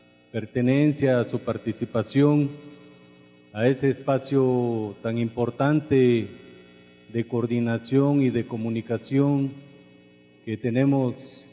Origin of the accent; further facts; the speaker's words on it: Oaxaca, Mexico; soy originario del Istmo de Tehuantepec, Vinizá, Zapoteco.